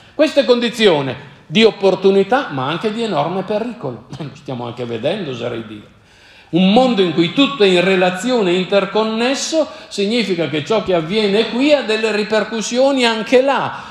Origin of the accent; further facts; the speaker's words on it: Ethiopia; Se qualcuno mi chiede di che etnia sono, io dico: io sono etiope